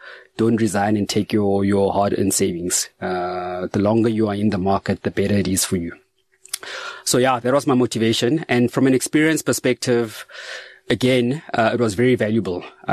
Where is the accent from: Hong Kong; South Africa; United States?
South Africa; Kimberley, Northern Cape; So Kimberley, because it used to be a mining town. We had people from different cultures. So it was common to have Xhosas and Zulus and Sotos all living in one community. But the main languages were Setswana, which is what I speak.